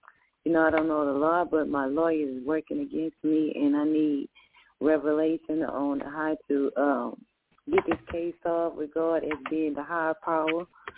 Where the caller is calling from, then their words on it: Houston, Texas, United States; I'm calling from Houston.